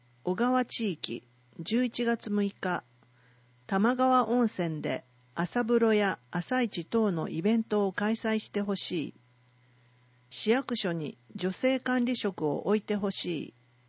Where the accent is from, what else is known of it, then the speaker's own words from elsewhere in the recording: Tokyo, Japan; born there; 昭和36年、パン屋の長男として東京で生まれ、姉、弟がいます。